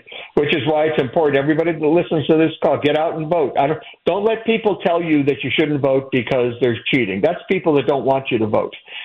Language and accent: English; Ohio, United States; And I'm from Ohio myself, so very close to the Pennsylvania border